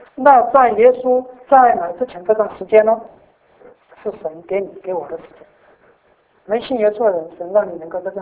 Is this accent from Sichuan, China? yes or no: yes; Sichuan, China; 我说我四川人。